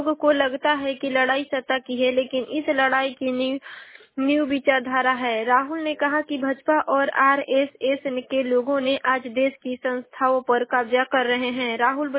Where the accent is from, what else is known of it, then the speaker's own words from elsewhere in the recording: Ballia, Uttar Pradesh, India; मैं बलिया जिले की निवासी हूँ।